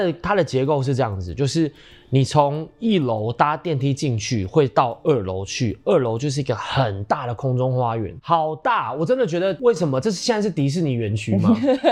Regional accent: Taiwan

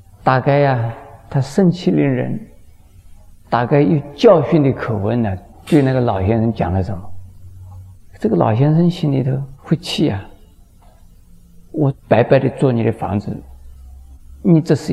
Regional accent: China; 那么在我们中国人叫做仁慈

